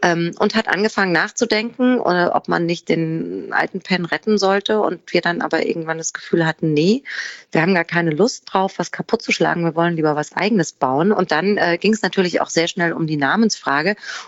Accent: Hamburg, Germany; ich als Hamburgerin

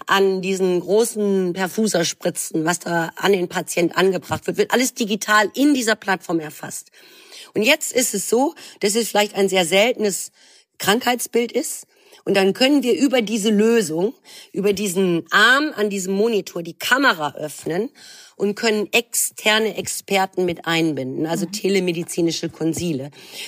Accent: Düsseldorf, North Rhine-Westphalia, Germany; Ich bin Düsseldorferin.

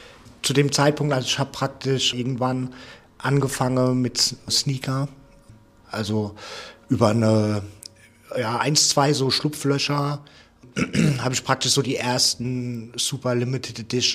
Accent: Lampertheim, Hesse, Germany; ich komme ja ursprünglich aus Lambertheim, das ist ein Vorort von Mannheim

